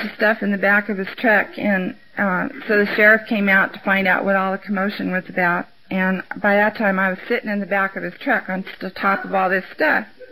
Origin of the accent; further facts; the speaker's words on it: California, United States; born there; Now, I was born in California, so I don't have to say that.